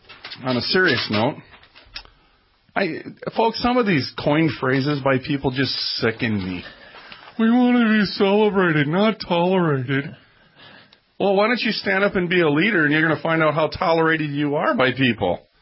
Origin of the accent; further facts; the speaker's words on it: New York, United States; yeah, we're from New York.